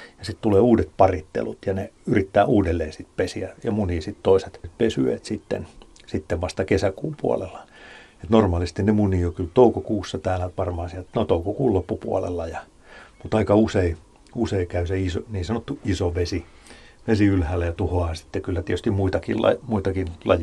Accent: Pori, Satakunta, Finland; moved away; Kun mä oon Porista kotoisin

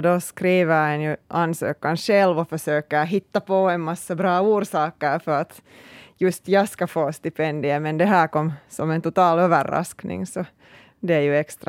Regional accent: Hollola, Päijät-Häme, Finland; now in Porvoo, Finland; Jag är ursprungligen hemma från Hollola som ligger bredvid Lahti, så flyttade därifrån till Borgo i 97 och tänkte att jag ska aldrig tillbaks.

